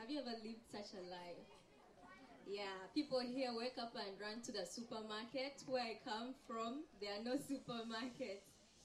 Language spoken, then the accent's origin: English; Eastern Africa, Uganda; Hello, everybody. I'm from Uganda, East Africa.